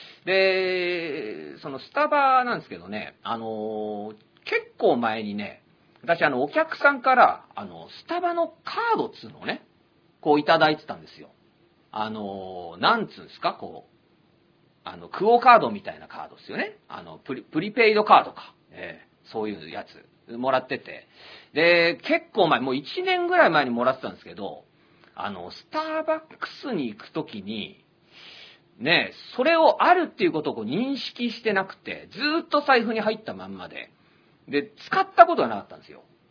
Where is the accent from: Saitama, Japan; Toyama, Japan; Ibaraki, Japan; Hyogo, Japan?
Saitama, Japan; Wako; まあ、僕、埼玉の和光市ですけどね。